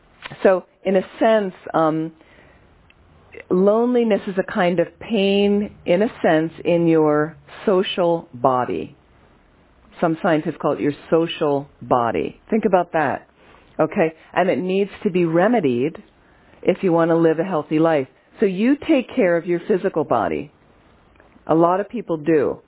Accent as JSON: {"language": "English", "town": "Philadelphia", "region": "Pennsylvania", "country": "United States", "tie": "born or raised there", "said": "So I grew up in Philadelphia. Philadelphians are very in your face, okay? So for me, it's a familiar culture."}